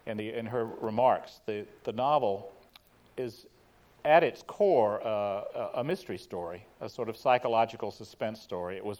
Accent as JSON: {"language": "English", "town": "Raleigh", "region": "North Carolina", "country": "United States", "tie": "born or raised there", "said": "there was a rerouting that sent me through Raleigh, North Carolina, my hometown."}